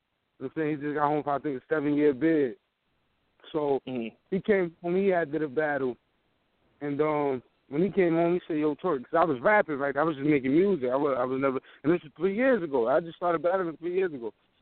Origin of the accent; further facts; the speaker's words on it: Trenton, New Jersey, United States; I'm from Trenton, New Jersey. You know what I'm saying?